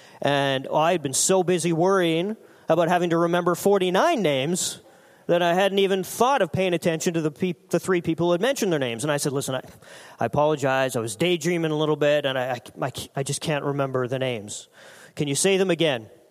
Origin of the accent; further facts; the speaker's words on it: Saskatchewan, Canada; I'm originally from Saskatchewan, and I attended the University of Saskatchewan